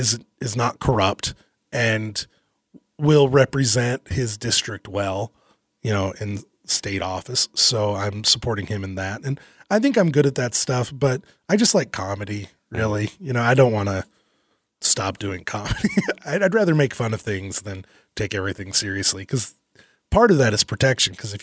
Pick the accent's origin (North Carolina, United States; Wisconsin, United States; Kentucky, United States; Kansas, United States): Kentucky, United States; My best friend growing up in Kentucky is a hardcore conservative.